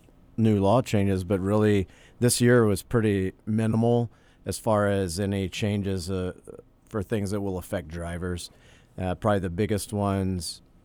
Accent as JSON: {"language": "English", "region": "Louisiana", "country": "United States", "tie": "born or raised there", "said": "growing up in Louisiana, I never really thought about Mardi Gras or an origin of a term, what it even means."}